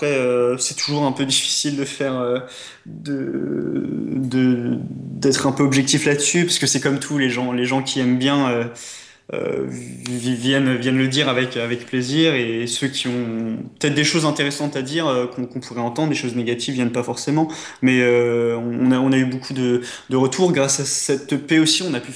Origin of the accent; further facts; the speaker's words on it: Nancy, Grand Est, France; nous, on vient de Nancy